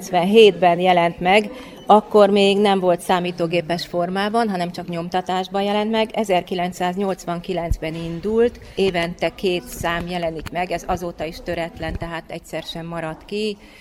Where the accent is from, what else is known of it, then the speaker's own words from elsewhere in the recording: Szeged, Csongrád-Csanád, Hungary; szegediként mindig szívesen emlékezünk meg Szent Györgyi Albert alakjáról